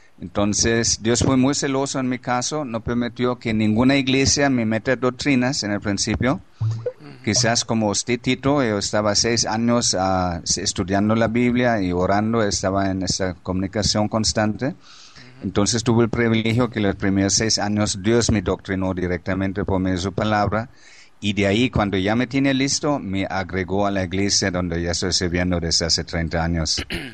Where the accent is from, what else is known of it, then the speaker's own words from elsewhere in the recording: Germany; Yo soy alemán, yo soy un pobre indio alemán.